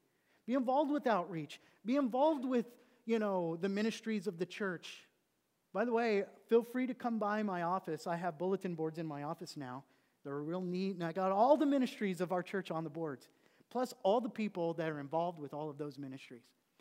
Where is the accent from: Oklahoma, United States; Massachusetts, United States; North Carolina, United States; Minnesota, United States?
Oklahoma, United States; I was raised in Oklahoma, so I'm from there.